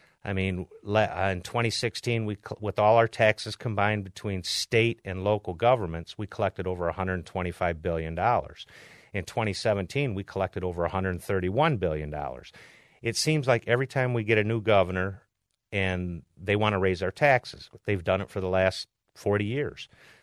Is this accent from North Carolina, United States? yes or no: no; Flint, Michigan, United States; with my hometown being Flint